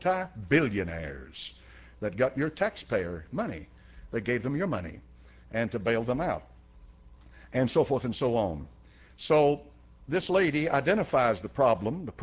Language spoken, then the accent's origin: English; United States; When I say we, I'm speaking collectively as an American, not as a Christian.